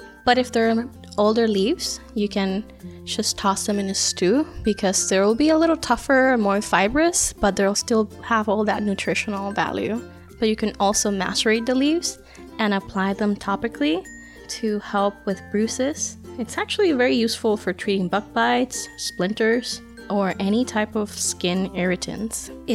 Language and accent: English; Puerto Rico; now in California, United States; And even though I'm based now at California, I'm originally from Puerto Rico.